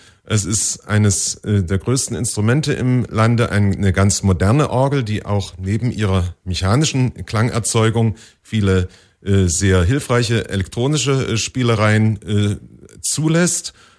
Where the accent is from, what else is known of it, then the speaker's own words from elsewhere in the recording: Dresden, Saxony, Germany; born there; now in Potsdam, Germany; ich bin gebürtiger Dresdner